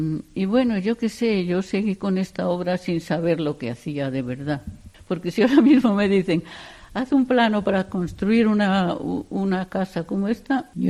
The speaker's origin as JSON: {"language": "Spanish", "town": "Muelas de los Caballeros", "region": "Castile and León", "country": "Spain", "tie": "born or raised there", "also_born_or_lived": "Justel", "said": "Donde yo nací se llama Justel, pero mi familia ha vivido en Muelas de los Caballeros."}